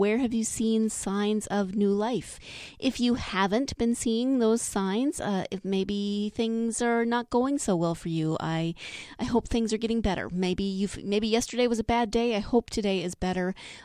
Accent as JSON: {"language": "English", "region": "Montana", "country": "United States", "tie": "born or raised there", "said": "So 9 years ago, May 17th, 2008, I was ordained in my hometown in Montana, in my home congregation, which was exciting."}